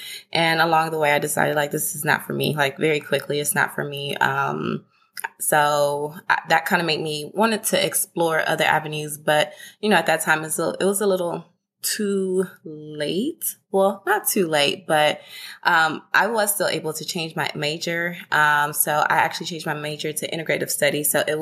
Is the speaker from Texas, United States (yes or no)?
yes; Houston, Texas, United States; So like I said, I'm originally from Houston, Texas. I actually went to school up north, well, the northern side of Texas, so in Denton.